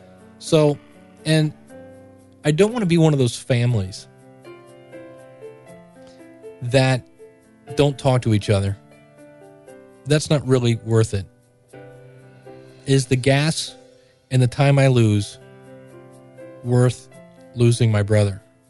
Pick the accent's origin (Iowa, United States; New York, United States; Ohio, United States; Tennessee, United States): Ohio, United States; Akron; I drive an hour anyway because I grew up in Akron, and it's only 20 minutes from there